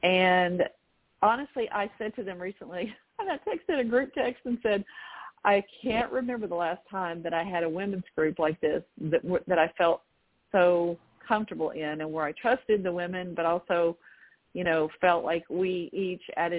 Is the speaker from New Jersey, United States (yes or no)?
no; Little Rock, Arkansas, United States; see what was outside on the downtown streets of my hometown, Little Rock, you know, where I work near the state capitol building.